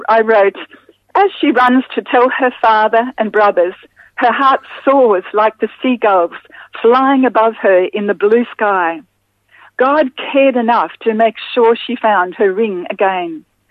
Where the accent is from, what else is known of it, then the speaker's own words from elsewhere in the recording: Brisbane, Queensland, Australia; I grew up in Brisbane in the 50s and 60s